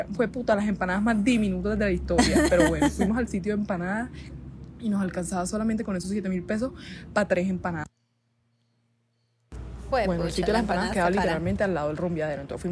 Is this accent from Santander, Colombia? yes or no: no; Barranquilla, Atlántico, Colombia; porque somos de Barranquilla, nos devolvíamos a Barranquilla.